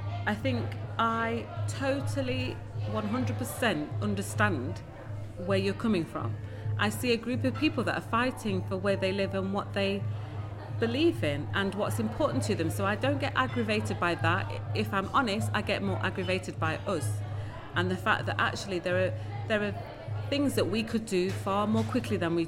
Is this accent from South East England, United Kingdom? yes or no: no; Nottingham, East Midlands, United Kingdom; born there; Yeah, so I was born in Nottingham.